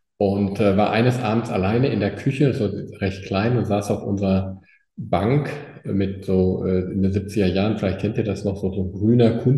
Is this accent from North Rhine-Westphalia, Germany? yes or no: yes; Eickelborn, North Rhine-Westphalia, Germany; Ich bin ja aufgewachsen in Eichelborn. Das ist eine kleine Gemeinde in Nordrhein-Westfalen.